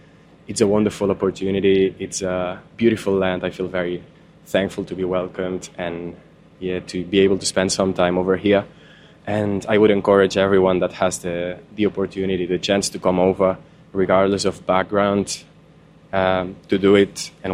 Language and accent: English; Catalonia, Spain; now in Australia; I come from Spain, specifically from Catalonia. I've been in Australia now for a few months. I'm currently backpacking around the country.